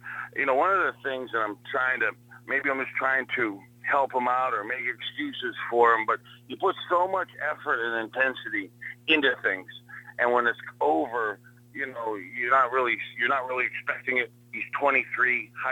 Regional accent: Youngstown, Ohio, United States; But I watching, growing up in Youngstown, and you're watching Terry Bradshaw and Brian Sipe

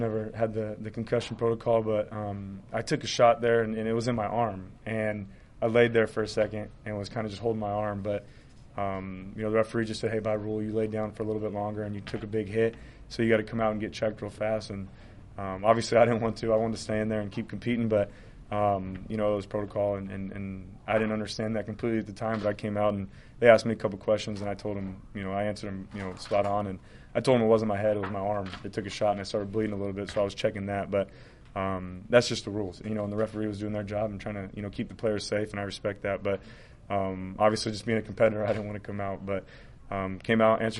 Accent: Bakersfield, California, United States; the support I got from my hometown in Bakersfield.

